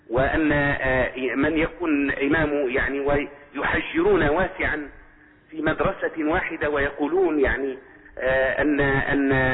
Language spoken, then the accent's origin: Arabic; Libya; ومستفز لنا احنا كليبيين، ليس تعصبا للشخصية الليبية